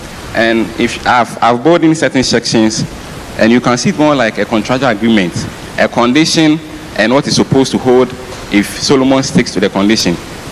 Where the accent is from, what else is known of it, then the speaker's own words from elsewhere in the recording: Ghana; I'm from Ghana